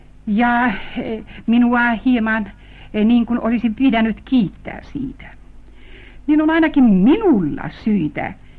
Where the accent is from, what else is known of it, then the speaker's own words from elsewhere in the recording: Estonia; Finnish is a second language; olen syntyisin Viron veljeskansasta ja joutunut suomalaiseksi kirjailijaksi.